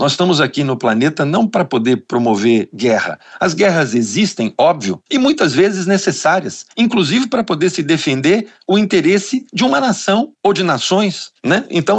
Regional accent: Brazil; a minha visão como brasileiro, que ama o país

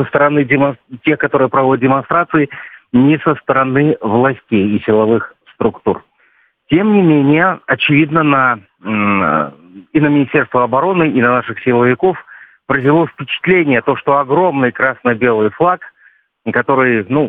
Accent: Belarus; Ну, мы, белорусы, мирные люди.

